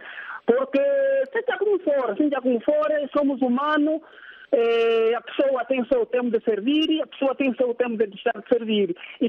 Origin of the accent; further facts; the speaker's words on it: Angola; Eu, sendo angolano, sendo cidadão, sendo guilano